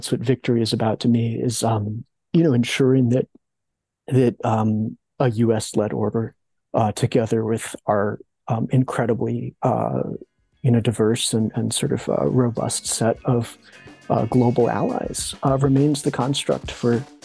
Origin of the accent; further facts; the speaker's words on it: United States; just as an American who is a historian of China, writing this book and doing this sort of work